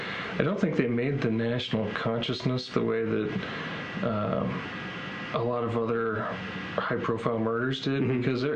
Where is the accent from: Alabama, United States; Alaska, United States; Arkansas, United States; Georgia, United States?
Alaska, United States; born there; also born or lived in Germany / Wisconsin / Virginia / Texas; And so I was born in Alaska, and then we moved every couple of years thereafter. Germany, Wisconsin